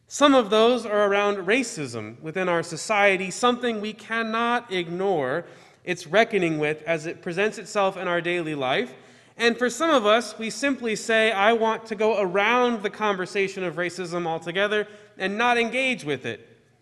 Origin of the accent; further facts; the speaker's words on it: Kansas, United States; since I was from Kansas, thought I was from the South. But anyway, I am actually from the Midwest.